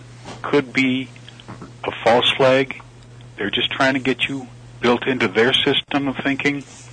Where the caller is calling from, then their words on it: Wyoming, United States; from Wyoming.